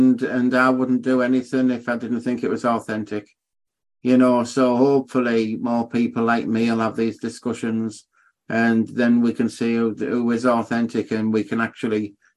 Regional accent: Middlesbrough, North East England, United Kingdom; I'm from Middlesbrough. We don't follow football. We're rubbish at it.

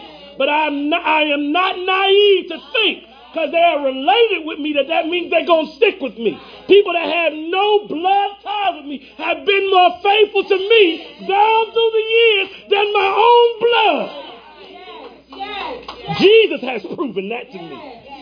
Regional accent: Maryland, United States; born there; moved away; I had to leave my country. I was born in Maryland. I had to leave my kindred. My mom and my daddy is in Maryland.

